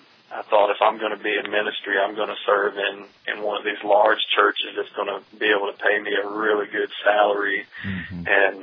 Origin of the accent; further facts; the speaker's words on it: Tennessee, United States; I knew I wasn't supposed to stay in my hometown back in Tennessee.